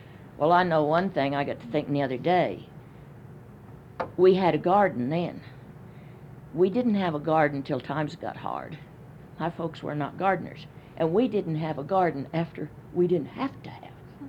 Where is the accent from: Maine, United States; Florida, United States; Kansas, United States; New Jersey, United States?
Kansas, United States; Stupid me, as I say, I was from Kansas. I never ate cornbread till I was grown. I never even tasted it. We didn't know anything about cornmeal.